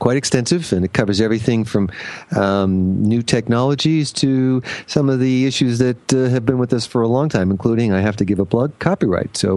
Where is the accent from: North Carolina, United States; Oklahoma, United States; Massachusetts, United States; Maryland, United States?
Massachusetts, United States; Boston; Well, as a Bostonian, we remember Kirstie Alley from her days at Cheers